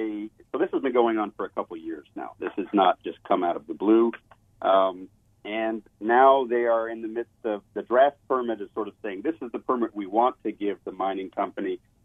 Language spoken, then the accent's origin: English; Idaho, United States; also born or lived in Colorado; where I grew up in Idaho and Colorado